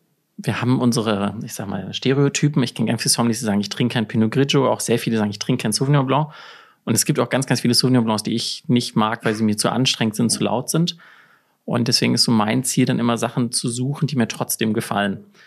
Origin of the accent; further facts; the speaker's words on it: Cologne, North Rhine-Westphalia, Germany; born there; Das ist wirklich so, also das Krankenhaus, wo ich geboren bin, ist wirklich so in der Kölner Altstadt. Also viel mehr Köln geht eigentlich nicht.